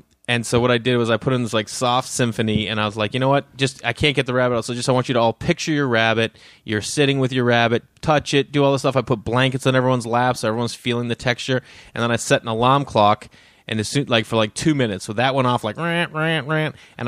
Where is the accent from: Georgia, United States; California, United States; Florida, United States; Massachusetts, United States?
Massachusetts, United States; Stoneham; I grew up in Stoneham, Massachusetts, like 15 minutes north of the city.